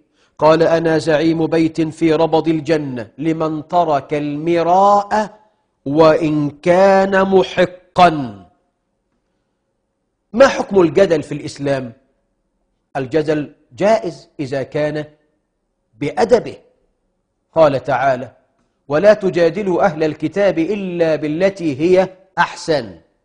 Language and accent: Arabic; Egypt; احنا كمصريين